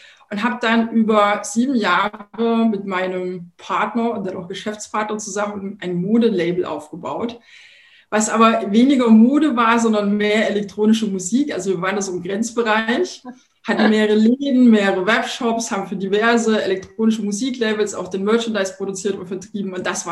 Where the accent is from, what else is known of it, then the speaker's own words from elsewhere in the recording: Thuringia, Germany; moved away as an adult; now in Berlin, Germany; Ich komme ja ursprünglich aus Thüringen, bin jetzt seit, das muss ich mal kurz rechnen, 26 Jahren in Berlin und bin da sehr behütet aufgewachsen.